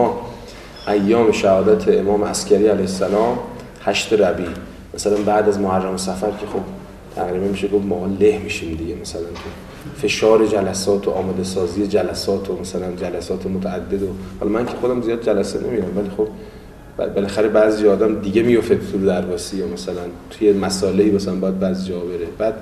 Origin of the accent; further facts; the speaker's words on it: Iran; موقع برگشت اینا فهمیدن ما ایرانیم